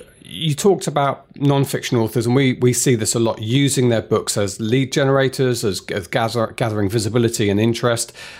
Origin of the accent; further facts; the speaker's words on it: United Kingdom; Because I'm British.